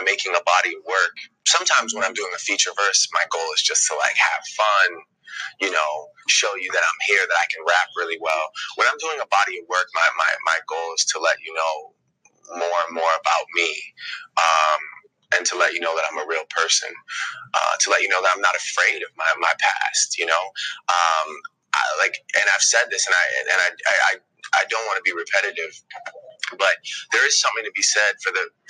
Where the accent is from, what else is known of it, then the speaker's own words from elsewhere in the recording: Toronto, Ontario, Canada; Because, I'm from Toronto. I'm from a place where it's a true mosaic.